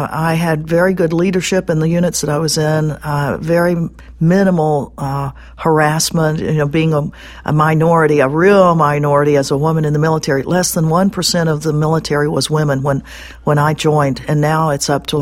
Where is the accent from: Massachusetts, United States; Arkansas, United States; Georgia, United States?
Arkansas, United States; Well, I grew up in Arkansas, and that was the reason I joined the Army. I wanted to get out of Arkansas